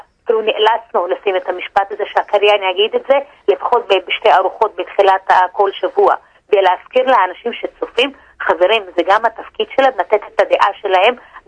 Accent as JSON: {"language": "Hebrew", "town": "Haifa", "region": "Haifa District", "country": "Israel", "said": "אני חיפאית."}